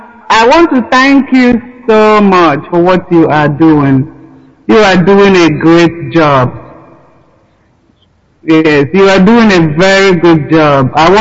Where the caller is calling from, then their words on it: Georgia, United States; I'm calling from Georgia, United States.